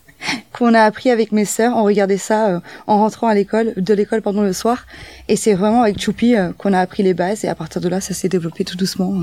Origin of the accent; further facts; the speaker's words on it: Poitiers, Nouvelle-Aquitaine, France; Et donc voilà, j'ai grandi sur Poitiers.